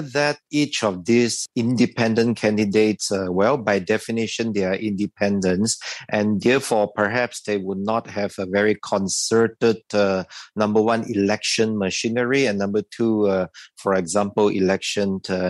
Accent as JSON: {"language": "English", "region": "Sabah", "country": "Malaysia", "said": "I'm from Sabah, for example."}